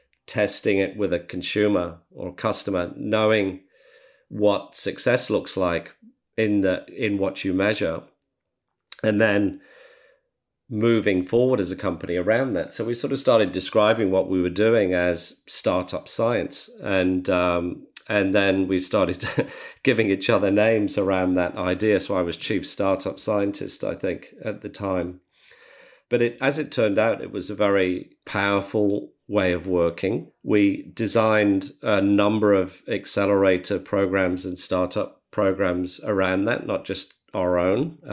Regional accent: Australia; It's part of our vernacular and our core skill set as Australian entrepreneurs today.

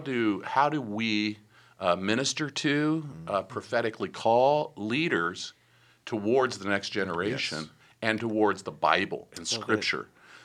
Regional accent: Beirut, Beirut Governorate, Lebanon; also born or lived in France; now in United States; I grew up on the mission field. I grew up in Beirut, Lebanon. And then after the war, we were evacuated. We moved to France. So I didn't live in the United States until I was about 16, 17.

